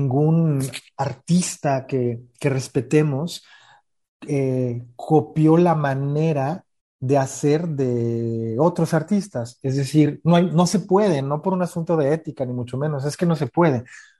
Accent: Nayarit, Mexico; Mira, yo soy de Nayarit, ¿no? Y mi segunda tierra siempre fue Jalisco y Guadalajara. Toda mi familia está repartida en esas dos zonas.

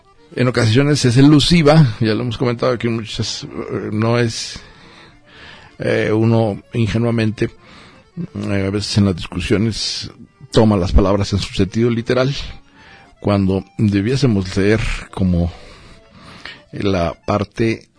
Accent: Mexico City, Mexico; como los chilangos nos vamos a volver todos mutantes

